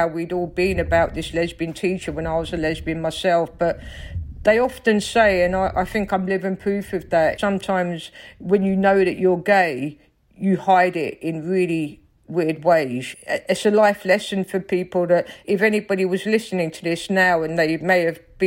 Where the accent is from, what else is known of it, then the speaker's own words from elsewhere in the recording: Stockwell, London, United Kingdom; accent: Cockney; I grew up in South London, in Stockwell, on a council estate. My mum was an Armenian immigrant. I'm Armenian, which many people don't realise when they talk to me because I have such a Cockney accent. Went to Armenian school on a Saturday.